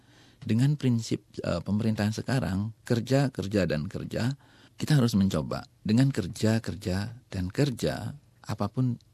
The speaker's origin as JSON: {"language": "Indonesian", "region": "Bali", "country": "Indonesia", "said": "akan saya bawa ke daerah saya, khususnya Provinsi Bali."}